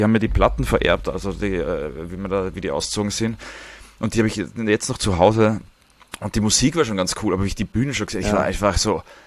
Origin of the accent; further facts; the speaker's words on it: Salzburg, Austria; now in Vienna, Austria; Und dann kommst du nach Wien plötzlich, ich komme aus Salzburg